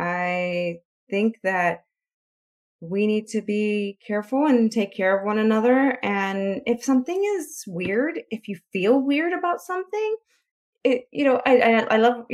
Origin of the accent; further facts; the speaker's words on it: Chicago, Illinois, United States; and of course I'm from Chicago, so I live in a city.